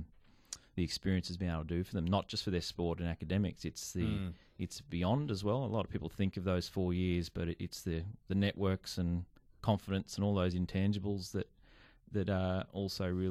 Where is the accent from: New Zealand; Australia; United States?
Australia; We're English speaking. We're from a culture that understands, I think, America reasonably well.